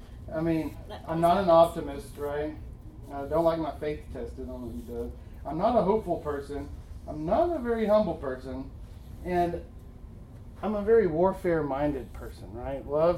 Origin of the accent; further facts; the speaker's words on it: Fort Worth, Texas, United States; So we were from basically neighboring trash neighborhoods.